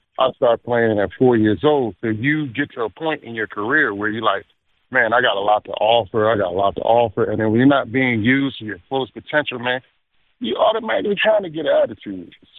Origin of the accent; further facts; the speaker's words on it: Philadelphia, Pennsylvania, United States; Well, growing up in Philly, man, so we used to do the whole biker outfit.